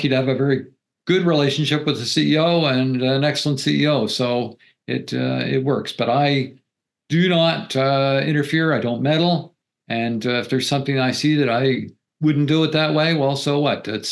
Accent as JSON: {"language": "English", "country": "Canada", "said": "I'm from Canada. I practiced law in Canada for 25 years"}